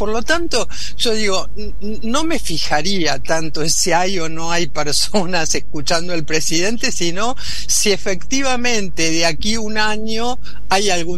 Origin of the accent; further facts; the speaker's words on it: Argentina; Y si nosotros como argentinos nos preguntan